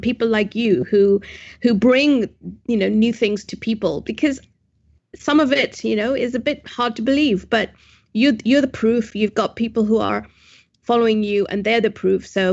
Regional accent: India; Of course, I'm Indian, so that's not surprising.

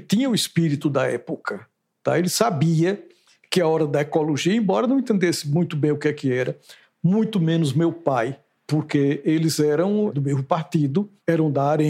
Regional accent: Santana do Ipanema, Alagoas, Brazil; now in Maceió, Brazil; Eu sou alagoano, de Santana do Ipanema. Eu vivi boa parte do meu tempo, da minha vida, aqui em Maceió

